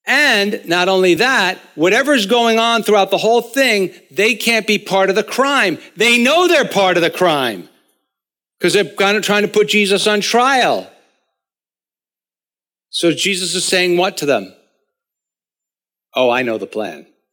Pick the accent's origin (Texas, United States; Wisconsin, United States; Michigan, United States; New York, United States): New York, United States; I'm obnoxious. I have an excuse. I'm from New York.